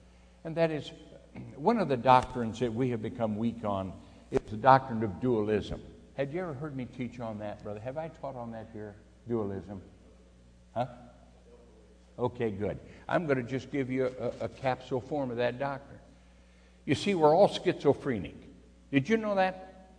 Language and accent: English; Alabama, United States; I'm from Alabama. I see it down there.